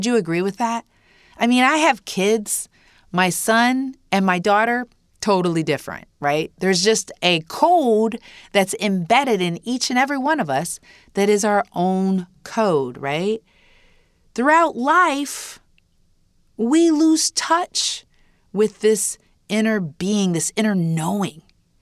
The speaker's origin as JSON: {"language": "English", "town": "Fostoria", "region": "Ohio", "country": "United States", "tie": "born or raised there", "said": "still lived in the community that we grew up in Fostoria, Ohio."}